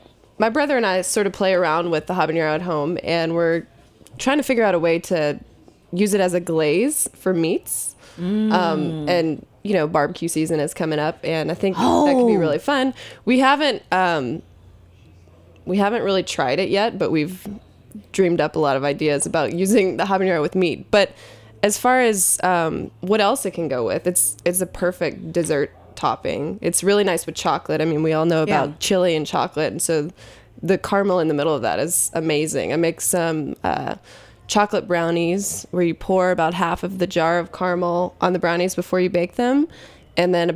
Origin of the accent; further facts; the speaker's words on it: Texas, United States; I'm from Texas. We don't play around with heat down there.